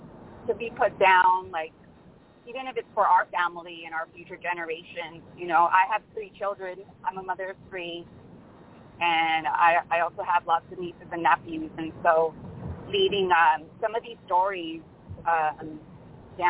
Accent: Los Angeles, California, United States; a friend had an art gallery in my hometown of El Torino in Northeast LA.

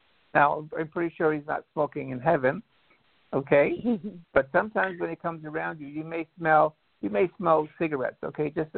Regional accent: Canada; You know, I'm a Canadian

